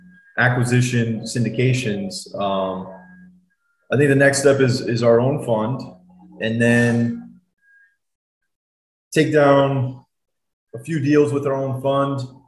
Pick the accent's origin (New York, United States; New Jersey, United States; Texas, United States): Texas, United States; Dallas; I still like Dallas. You know, it's my hometown